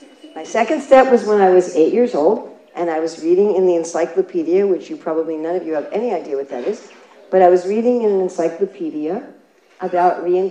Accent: New York City, New York, United States; I grew up in New York City, and there were Indian people that were walking around New York City

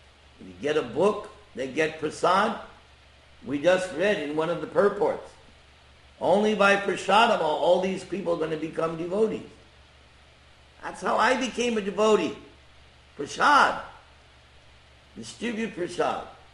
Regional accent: New York, United States; Yeah, I'm from Long Island.

